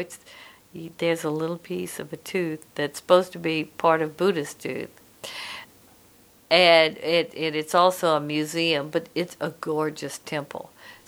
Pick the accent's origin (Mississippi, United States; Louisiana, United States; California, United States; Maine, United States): Louisiana, United States; I'm from Louisiana. I like it spicy.